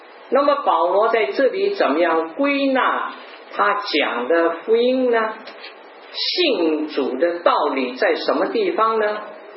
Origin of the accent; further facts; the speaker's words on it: Guangdong, China; 我们广东人说大头菜吃得多晚上多梦